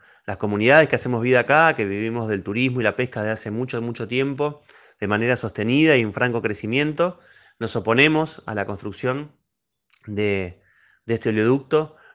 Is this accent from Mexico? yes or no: no; Las Grutas, Río Negro, Argentina; soy de Las Grutas, Río Negro